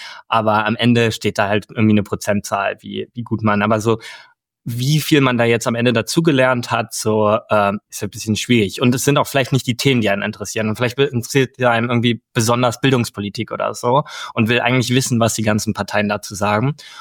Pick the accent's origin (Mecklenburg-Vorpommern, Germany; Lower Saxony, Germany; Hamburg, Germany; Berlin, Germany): Hamburg, Germany; moved away as an adult; also born or lived in Munich; now in Cambridge, United Kingdom; ich komme aus Hamburg, habe danach in München studiert, bin dann jetzt hierher für den PhD gekommen, also nach Cambridge und bin jetzt seit ungefähr anderthalb Jahren hier